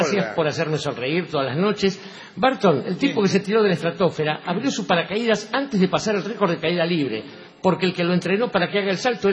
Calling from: Jujuy, Argentina; de Jujuy y escucho su programa hace mucho, no recuerdo cuánto.

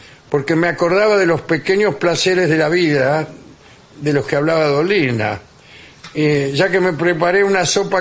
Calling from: Madrid, Community of Madrid, Spain; de Madrid. Los escucho siempre.

